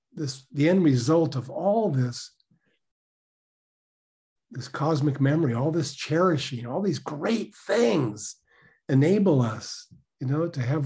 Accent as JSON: {"language": "English", "town": "Tacoma", "region": "Washington", "country": "United States", "tie": "born or raised there", "said": "I grew up in Tacoma, Washington, in the Northwest."}